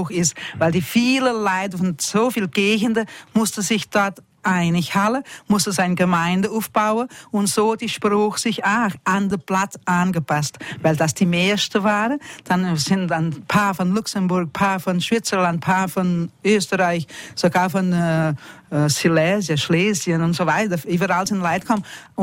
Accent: Blumenau, Santa Catarina, Brazil; Und das zweitgrößte auf der Welt ist bei uns in Blumenau, der Stadt Santa Catarina.

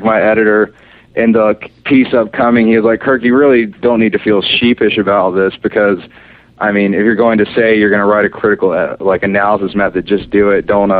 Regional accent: the South, United States; You know, I'm from the South originally, so I always, anytime a game features Southerners, I'm always like, woohoo, yeah.

